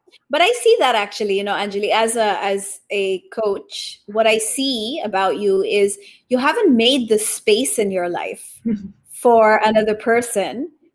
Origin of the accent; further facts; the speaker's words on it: Japan; also born or lived in Taiwan; I was born in Taiwan, raised in Japan.